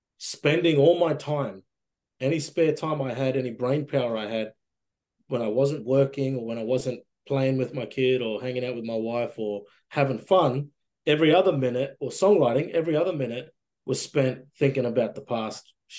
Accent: Mossman, Queensland, Australia; I can walk around in my hometown with a machete and a spear, and the cops won't even blink at it because they know, sure, I'm just going hunting, you know? And I, for example, like in Mossman, I can just go set up a camp

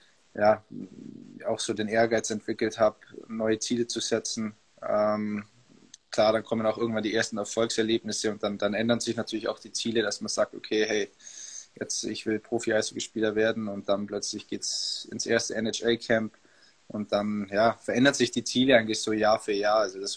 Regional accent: Augsburg, Bavaria, Germany; so lange Zeit natürlich erstmal in Augsburg gewesen, bis ich 14 war, meine Heimatstadt, und dann damals nach Kaufbeuren gegangen

